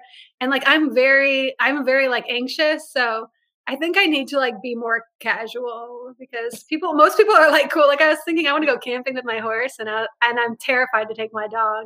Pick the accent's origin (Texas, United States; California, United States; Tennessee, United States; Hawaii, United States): California, United States; also born or lived in London; I'm from Southern California. I lived in London for like 10 years, and I moved back to Southern California.